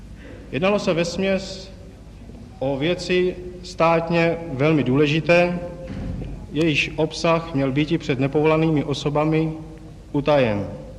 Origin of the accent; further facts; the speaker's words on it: Prague, Czechia; born there; Narodil jsem se v Praze.